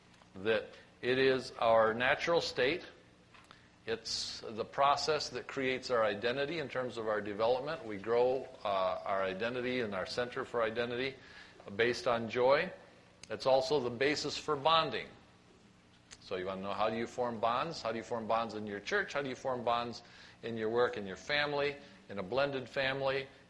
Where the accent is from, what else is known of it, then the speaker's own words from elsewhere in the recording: Pasadena, California, United States; I'm from Pasadena.